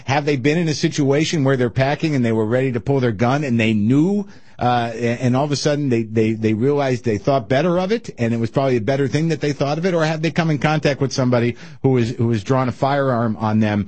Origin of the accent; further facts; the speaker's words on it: New Mexico, United States; I grew up in New Mexico. I grew up in the Wild West. You know, I grew up with guns in my house.